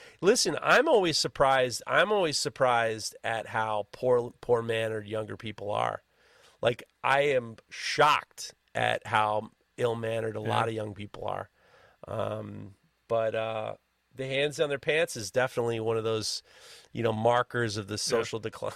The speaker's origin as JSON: {"language": "English", "region": "New York", "country": "United States", "said": "I am from New York, and, you know, scolding people doesn't work anymore."}